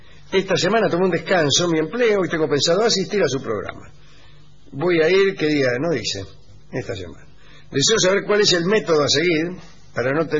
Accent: Batán, Buenos Aires Province, Argentina; now in San Juan, Argentina; de Batán, pero ahora estoy en San Juan.

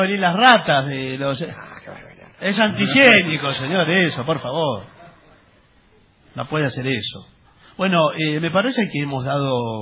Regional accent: Posadas, Misiones, Argentina; de Posadas, Misiones, tengo 40 años

